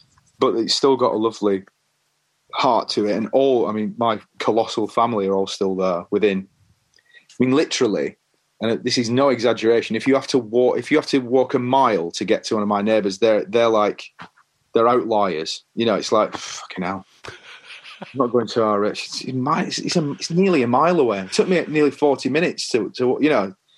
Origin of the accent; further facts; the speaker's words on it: Leigh, North West England, United Kingdom; Lee, in Lancashire.